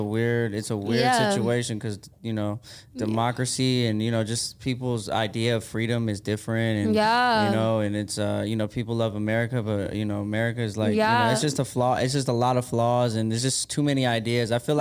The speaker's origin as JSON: {"language": "English", "town": "Las Vegas", "region": "Nevada", "country": "United States", "tie": "born or raised there", "also_born_or_lived": "Los Angeles / Cleveland", "said": "I'm from here, born and raised."}